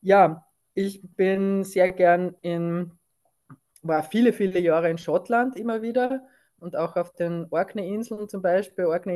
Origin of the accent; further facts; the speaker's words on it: Upper Austria, Austria; Also ich komme aus Oberösterreich